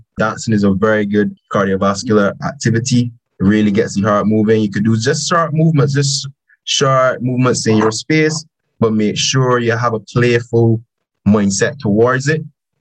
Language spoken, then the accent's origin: English; Barbados; I think from what I've gathered from growing up in Barbados, we see physical activity majority as just an extracurricular.